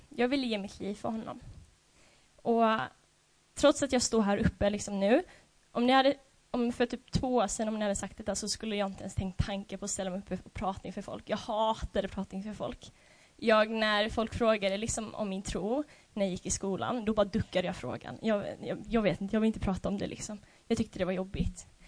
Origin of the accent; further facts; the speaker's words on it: Sweden; Vi har så många människor där hemma i Sverige